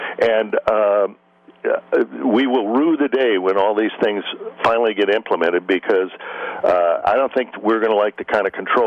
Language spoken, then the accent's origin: English; Michigan, United States; I'm from Michigan originally. I know it well.